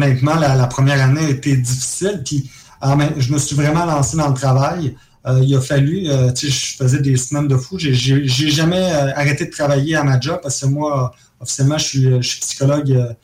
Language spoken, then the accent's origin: French; Trois-Rivières, Quebec, Canada; je viens de Trois-Rivières, je suis parti à 6h30 du matin